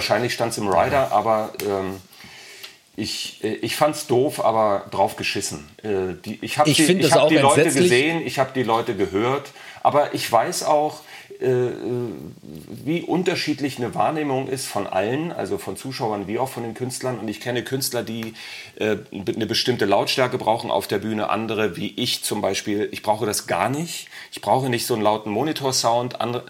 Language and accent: German; Hanover, Lower Saxony, Germany; Ich komme halt ursprünglich aus Hannover.